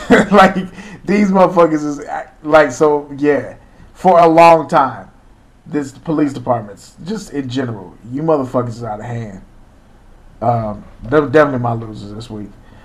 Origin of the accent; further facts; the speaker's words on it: St. Louis, Missouri, United States; Hey, man, I'm from St. Louis. We don't fuck with mayonnaise.